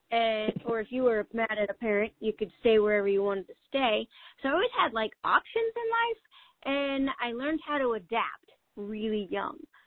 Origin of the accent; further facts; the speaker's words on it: Northwest, United States; I grew up in the Northwest, and by the age of 10, I had like three sets of parents.